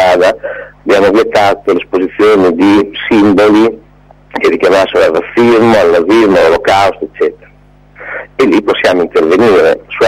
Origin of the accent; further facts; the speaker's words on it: Predappio, Emilia-Romagna, Italy; io sono di Predappio da sempre, abito qua da sempre